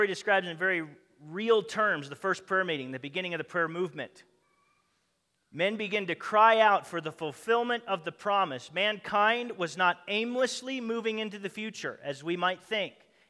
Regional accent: United States; I don't know. I'm American.

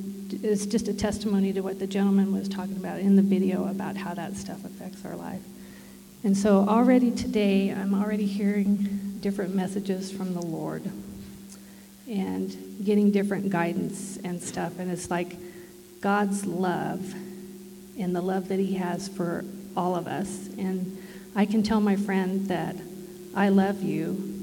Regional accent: Grand Junction, Colorado, United States; I'm from Grand Junction, Colorado.

